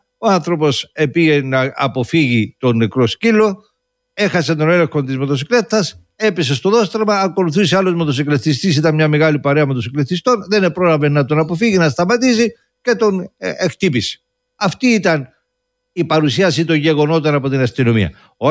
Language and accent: Greek; Limassol District, Cyprus; στο χωριό μου η αλήθεια είναι ότι από την Επταγόνια στην Καπνού